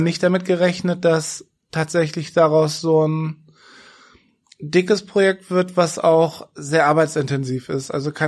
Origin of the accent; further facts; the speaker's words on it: Braunschweig, Lower Saxony, Germany; ich komme aus Braunschweig und dachte dann nach dem Studium, es geht irgendwo in die Welt, aber auf gar keinen Fall zurück nach Braunschweig